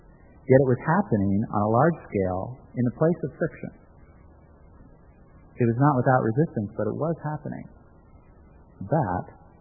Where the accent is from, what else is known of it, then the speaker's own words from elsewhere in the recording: New York, United States; You know, I'm a New Yorker, so I'll work with, you know, anybody, aliens, blue, green, whatever.